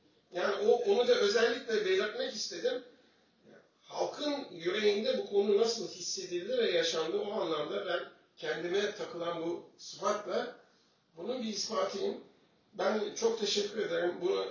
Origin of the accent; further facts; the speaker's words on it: Istanbul, Turkey; born there; ben Fatih doğumluyum. Fatih İstanbul doğumluyum. 58.